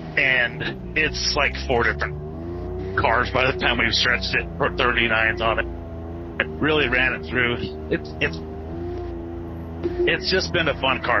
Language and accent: English; Salt Lake City, Utah, United States; You know, I grew up in Salt Lake City, and we did our stuff up there.